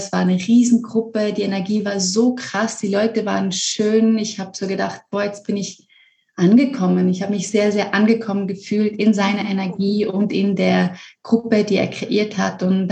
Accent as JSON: {"language": "German", "country": "Switzerland", "said": "ich komme aus der Schweiz ursprünglich"}